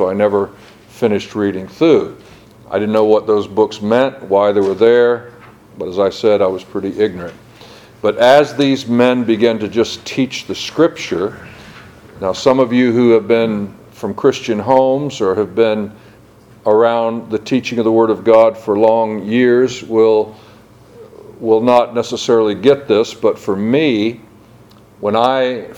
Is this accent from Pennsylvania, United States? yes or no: no; Florida, United States; And I'm from Florida, actually from Florida, and I've lived there most of my life, a few places other than that.